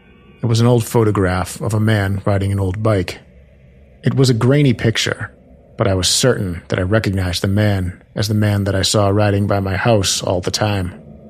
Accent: Berkeley Springs, West Virginia, United States; I grew up in West Virginia, a town called Berkeley Springs. It's a very small town that had a population of a little over 800 people back in 1990

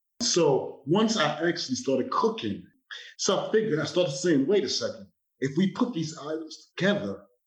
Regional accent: United States; Growing up in America, I had the opportunity to eat the traditional food at home.

